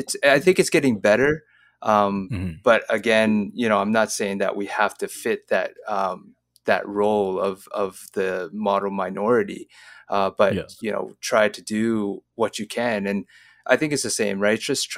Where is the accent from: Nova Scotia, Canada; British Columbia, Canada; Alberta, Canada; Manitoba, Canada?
Alberta, Canada; Because I grew up in Alberta, right?